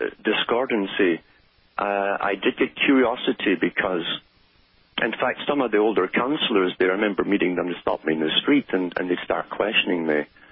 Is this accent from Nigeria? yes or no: no; United Kingdom; I saw it all around me, in fact, growing up in Britain.